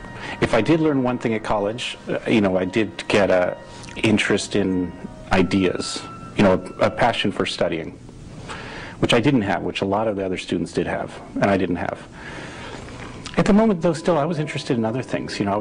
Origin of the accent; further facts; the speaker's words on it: Bethesda, Maryland, United States; I was born in Bethesda, Maryland, a D.C. suburb, and raised there.